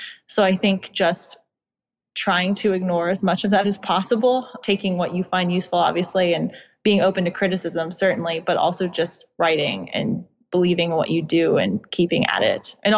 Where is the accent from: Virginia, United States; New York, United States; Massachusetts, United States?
Virginia, United States; I did grow up in Virginia. I grew up in the suburbs of DC and I studied at the University of Virginia.